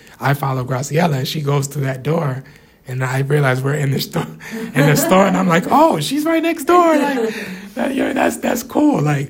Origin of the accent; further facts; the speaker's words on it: Hartford, Connecticut, United States; growing up in Hartford, I'm African American, and so growing up in Hartford, there's always been an abundance of West Indian culture, Latino culture